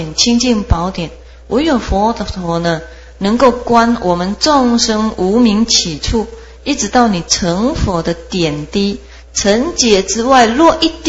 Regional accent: China; 那我们中国人叫中道，我们中国人是中时，所以中国人的时辰呢是十二个时

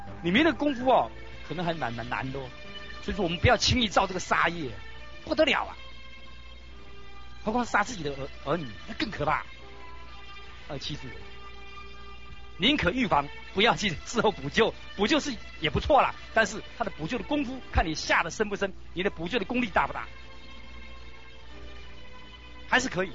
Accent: Daxi, Taoyuan, Taiwan; 另外还有大溪弥陀村，那里是山明水秀，也是我的故乡。

